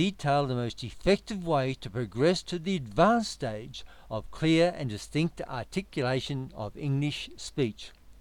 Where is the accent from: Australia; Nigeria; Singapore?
Australia; I am Australian.